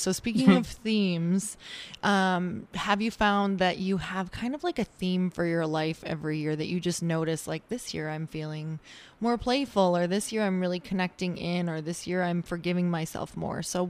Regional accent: Midwest, United States; now in Los Angeles, United States; I moved from the Midwest to LA. I've been out here for like 4 years.

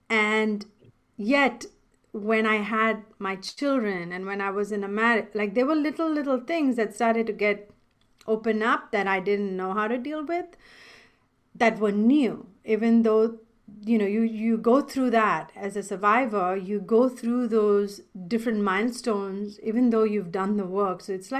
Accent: India; I remember, you know, I'm Indian. I'm from, like, grew up, raised, and went to school.

